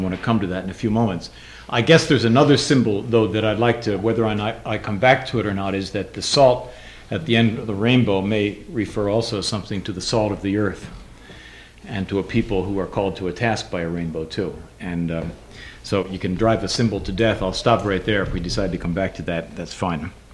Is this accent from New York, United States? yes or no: yes; New York City, New York, United States; I'm from New York City.